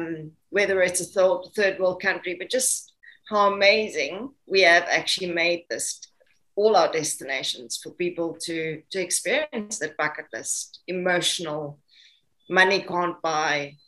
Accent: Cape Town, Western Cape, South Africa; Yeah, I'm from Cape Town, one of the most beautiful cities in the world, I have to say.

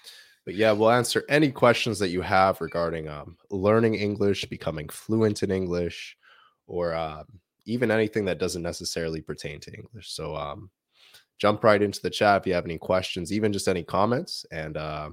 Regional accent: Canada; I'm actually from Canada. I was born and I was raised in Canada. So was my mother. My father comes from a very small island in the Caribbean islands called Barbados.

